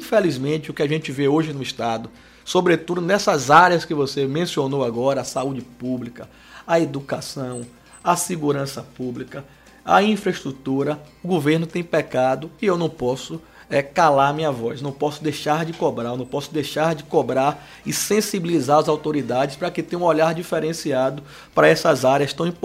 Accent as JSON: {"language": "Portuguese", "region": "Bahia", "country": "Brazil", "said": "Eu sou baiano, minha família mora aqui, eu moro na Bahia"}